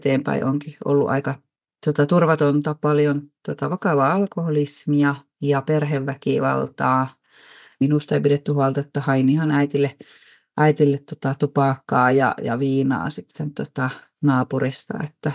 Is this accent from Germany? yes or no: no; Gothenburg, Västra Götaland, Sweden; born there; Synnyin suomalaisille vanhemmille Göteborgissa 80-luvulla ja lapsuus oli turvatonta ja hyvinkin traumaattista.